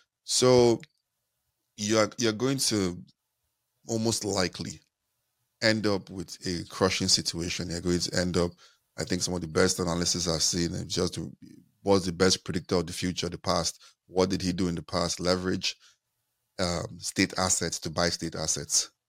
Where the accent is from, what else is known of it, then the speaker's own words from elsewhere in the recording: Nigeria; I remember growing up in Nigeria, even though I never went to a public school growing up